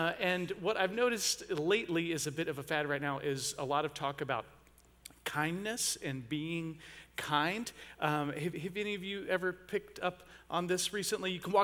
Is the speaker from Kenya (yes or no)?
no; Georgia, United States; born there; Where I was born in Georgia, we call that being ugly to each other.